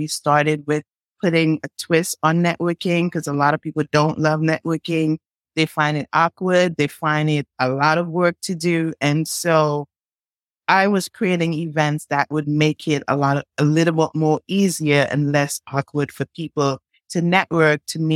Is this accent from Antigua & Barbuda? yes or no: no; St. Vincent & Grenadines; moved away as an adult; now in United States; if you hear an accent, I am originally from the Caribbean. I am from St. Vincent and the Grenadines. And I came to the U.S. in 2004 with a focus to study business, finance.